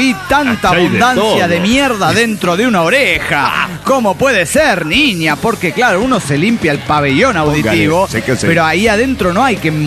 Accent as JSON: {"language": "Spanish", "region": "Mexico City", "country": "Mexico", "said": "del DF Mexicano."}